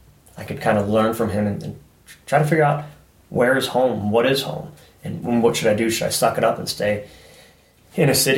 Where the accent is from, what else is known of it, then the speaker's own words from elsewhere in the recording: Long Island, New York, United States; No, I grew up on Long Island.